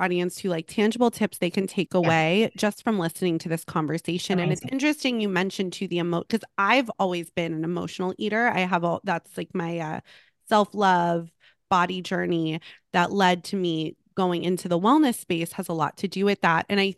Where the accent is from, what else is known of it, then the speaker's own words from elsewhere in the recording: Los Angeles, California, United States; I grew up in Los Angeles, and so we don't have like seasons.